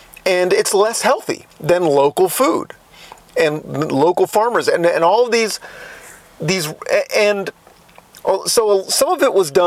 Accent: Brooklyn, New York, United States; born there; now in Virginia, United States; I consider myself a Virginian. Even though I was born in Brooklyn, New York, I live in Virginia now.

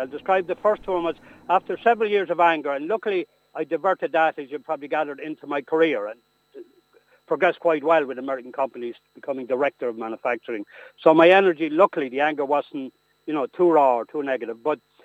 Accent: Portarlington, Leinster, Ireland; the curate in the Diocese of Clare and Loughlin, and I live in my hometown of Port Harrington, County Laois.

